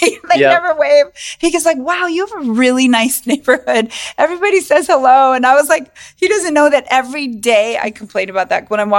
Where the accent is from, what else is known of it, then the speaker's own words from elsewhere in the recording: California, United States; Because like, I grew up in California, so I don't have that perception of that's a great conversation piece for me.